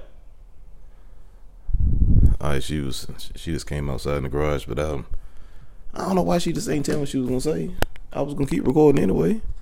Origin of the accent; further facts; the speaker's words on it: North Carolina, United States; I know me, because I'm from Bertie.